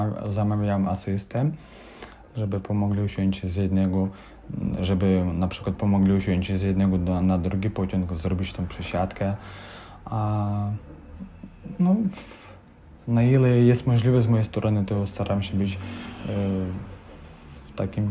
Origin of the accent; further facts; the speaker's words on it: Kryvyi Rih, Dnipropetrovsk Oblast, Ukraine; born there; Polish is a second language; Urodziłem się w mieście, jakie się nazywa Krzywy Róg. To jest centrum Ukrainy.